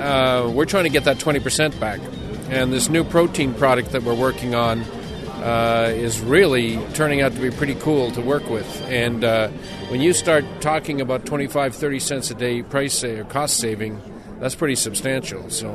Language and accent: English; Canada; I mean, I come from Canada, and components really count